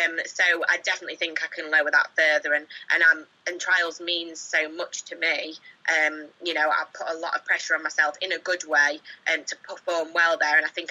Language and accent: English; Scotland, United Kingdom; obviously being a Scottish athlete, I think the Commonwealth Games are extra important